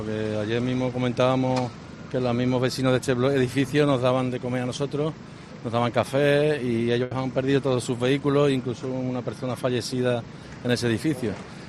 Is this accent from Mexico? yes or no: no; Barcelona, Catalonia, Spain; Bueno, yo trabajo en dos hermanas, pero soy de Barcelona.